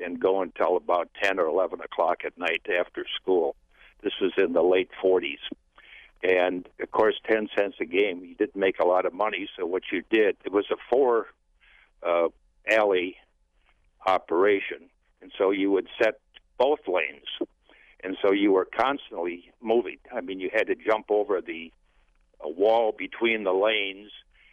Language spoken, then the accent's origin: English; Mellen, Wisconsin, United States; now in Green Bay, United States; I grew up in Mellon, Wisconsin, and I manually set pins at the Spa Bowling Tavern at for 10 cents a game.